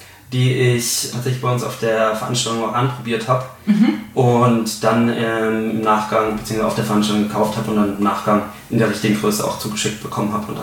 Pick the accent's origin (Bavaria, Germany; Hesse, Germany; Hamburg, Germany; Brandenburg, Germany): Bavaria, Germany; born there; Ich komme aus Franken eigentlich gebürtig und da ist es, da Franken eigentlich eine Bier- und Weinregion ist